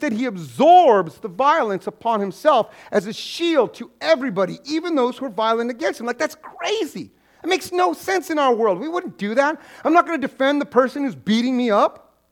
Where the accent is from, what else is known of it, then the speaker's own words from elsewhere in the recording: New Mexico, United States; I recommend green chili on them, but I'm from New Mexico.